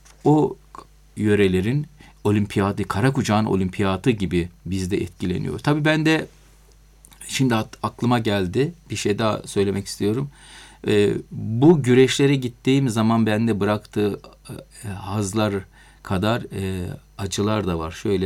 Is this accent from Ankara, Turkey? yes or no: no; Taşova, Amasya, Turkey; ben de Amasya'nın Taşova kazasının Herizdağ köyünde doğdum.